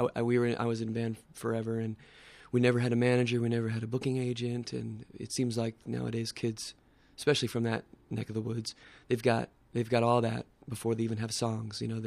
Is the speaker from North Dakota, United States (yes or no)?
no; California, United States; I'm from Orange County, back when it was called Orange County and not the OC. I was pre-OC Orange